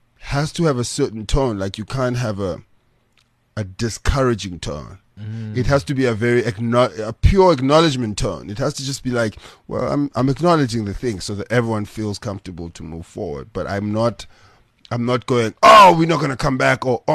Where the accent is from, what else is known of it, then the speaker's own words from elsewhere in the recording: Gugulethu, Western Cape, South Africa; I haven't lived in Google in a long time, so I don't know how much of that experience I stil